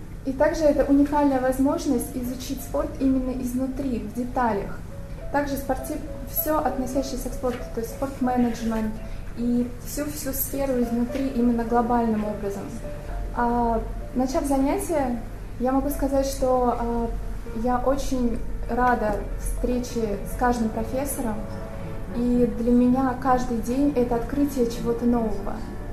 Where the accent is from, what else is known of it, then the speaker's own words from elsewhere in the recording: Saint Petersburg, Russia; выступала за сборную Санкт-Петербурга, это мой родной город.